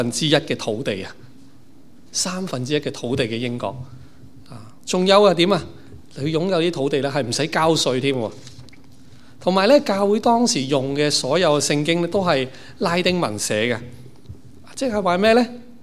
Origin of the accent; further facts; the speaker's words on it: Canada; 提醒翻我哋作為加拿大人嘅身份係嘛？